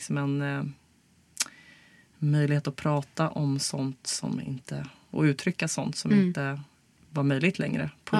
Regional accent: Stockholm, Stockholm County, Sweden; för jag är ju stockholmare och det är liksom, ja.

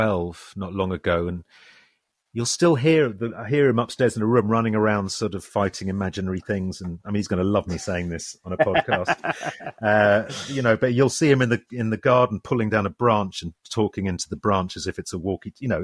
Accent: Ireland; I'm an Irish, you know, I was brought up in an Irish family

